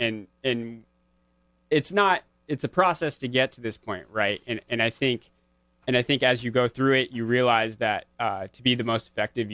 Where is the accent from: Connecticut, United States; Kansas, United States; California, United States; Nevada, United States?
Connecticut, United States; Hamden; You know, I'm from Hamden, so that you just have a natural level of more trust with someone that's from your town.